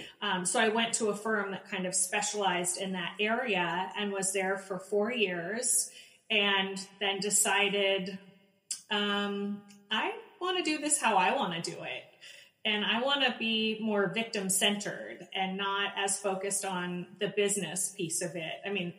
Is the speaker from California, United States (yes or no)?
yes; San Francisco, California, United States; born there; I was born in San Francisco. I was born in a communal building in the 70s. You don't get a name like … without having some hippie roots.